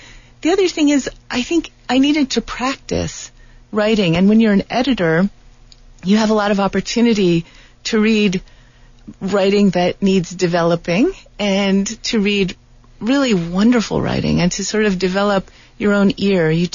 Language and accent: English; New York, United States; also born or lived in Washington, D.C.; now in Tucson, United States; I grew up in New York and I lived in Washington, D.C., but I never loved cities. You know, I love nature. So Tucson was perfect because you have the best of both worlds.